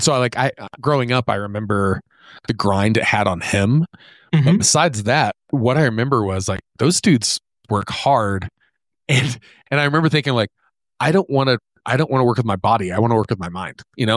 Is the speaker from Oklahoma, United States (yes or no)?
yes; Oklahoma, United States; moved away as an adult; Like I grew up in Oklahoma, pretty rural Oklahoma, dirt poor. As a state, but my family was poor. Ended up going to college, like doing that whole thing. Moved to St. Louis after school